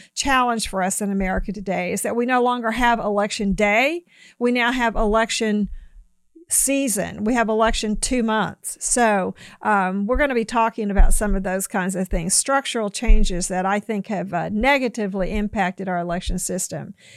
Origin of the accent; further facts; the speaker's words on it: Oklahoma City, Oklahoma, United States; From the time I was a little girl in Oklahoma, growing up in Oklahoma City